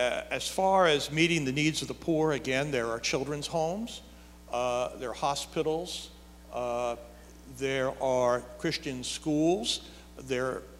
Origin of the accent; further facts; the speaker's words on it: the North, United States; And so I'm from the North, and I wasn't used to grits